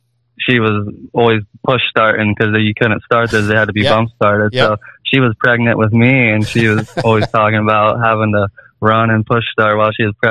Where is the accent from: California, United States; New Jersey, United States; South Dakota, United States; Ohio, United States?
Ohio, United States; I grew up here in Ohio, like southeast Ohio, more southern.